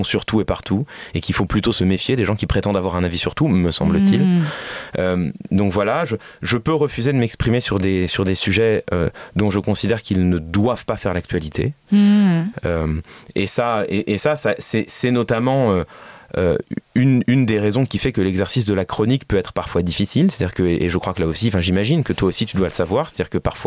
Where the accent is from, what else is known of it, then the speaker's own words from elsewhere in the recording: Paris, Île-de-France, France; Oh, moi, je suis né presque à Paris. Je suis né en banlieue parisienne, mais j'ai vécu toute ma vie à Paris. Je suis un vrai, honnête, franc parisien de naissance. Donc, je suis très heureux à Paris. Mais c'est vrai que l'âge aidant, la quarantaine approchant malgré tout